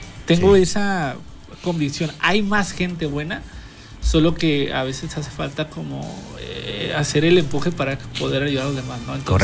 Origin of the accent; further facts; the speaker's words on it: Sinaloa, Mexico; Soy de Sinaloa.